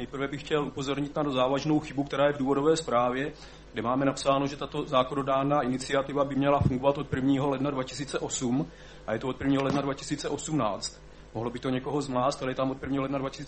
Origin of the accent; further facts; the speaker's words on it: Lázně Bělohrad, Hradec Králové Region, Czechia; naše město, protože jsem z Lázní Bělohradu, které má 3 500 obyvatel